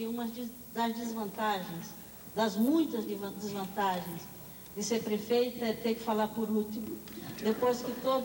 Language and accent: Portuguese; Northeast Region, Brazil; born there; Nascemos os dois no Nordeste